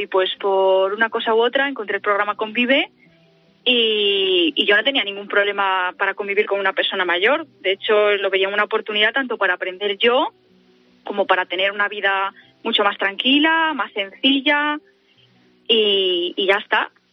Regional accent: Guadalajara, Castilla-La Mancha, Spain; Yo soy de Guadalajara. Y evidentemente la universidad está en Madrid. El transporte público me queda 2 horas, 2 horas y media.

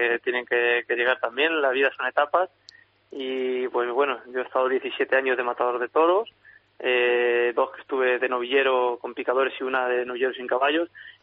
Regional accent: Ciudad Real, Castilla-La Mancha, Spain; la de Ciudad Real, una tarde muy importante para mí, la feria de mi tierra

